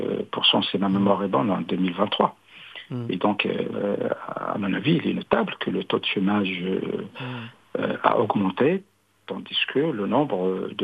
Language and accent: French; Morocco; qui tempère les retombées de la pauvreté chez nous au Maroc